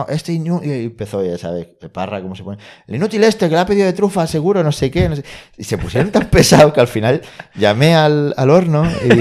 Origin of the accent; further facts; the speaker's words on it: Balearic Islands, Spain; pues somos mallorquín, entonces en tu cumple llevas una ensaimada